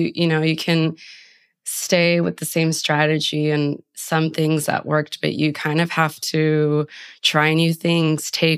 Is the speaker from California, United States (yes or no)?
no; Texas, United States; since I'm from South Texas, a border town with Mexico.